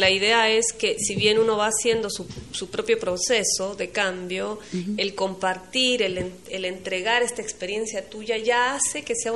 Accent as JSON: {"language": "Spanish", "country": "Peru", "said": "yo soy peruana, entonces vivo acá"}